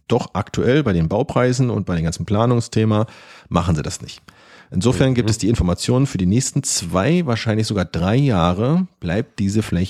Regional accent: Berlin, Germany; ich bin in Köpenick aufgewachsen, ich bin runter Richtung Müggelsee gegangen

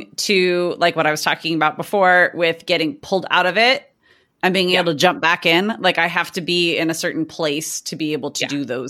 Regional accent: San Diego, California, United States; has been to explore more of my hometown, of my city, where I have grown up, San Diego.

